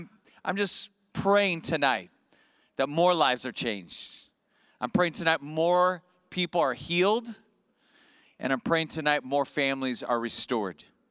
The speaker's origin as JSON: {"language": "English", "town": "Bakersfield", "region": "California", "country": "United States", "tie": "born or raised there", "said": "What's happening, VBF Bakersfield? It is great to be back home with my hometown peeps. Right here."}